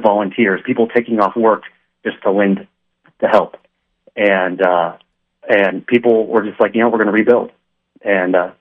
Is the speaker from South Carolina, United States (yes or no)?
no; Nebraska, United States; thankfully I'm from Nebraska. Like, so before I left, I flew back last night. And before I left, I went with my parents and went to a serving site.